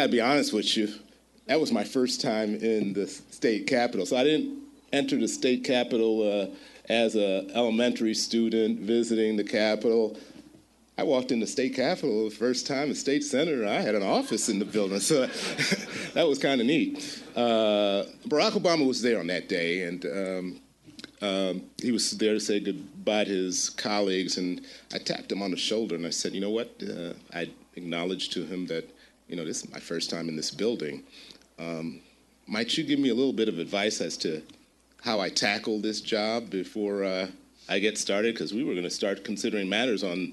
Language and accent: English; Chicago, Illinois, United States; Obviously, as been described, I'm a kid from Chicago, right? From the south side of Chicago.